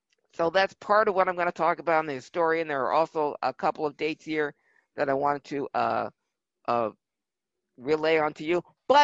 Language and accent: English; Philadelphia, Pennsylvania, United States; because my hometown team just won their inaugural 2020-2021 basketball game. My hometown 76ers, as it were.